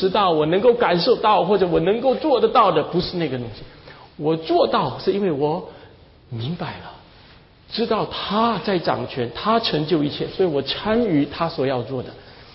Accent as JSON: {"language": "Chinese", "country": "Singapore", "said": "其实我们新加坡人也一样"}